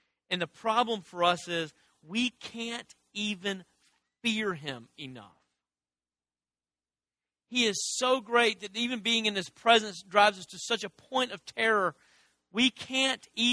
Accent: Dresden, Tennessee, United States; When I was 17, I grew up in Dresden, Tennessee. As you probably have assumed by the fact that you've never heard of it, there's nothing to do there.

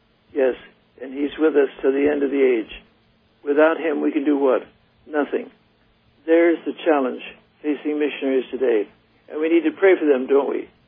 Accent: China; I was raised in China as a boy.

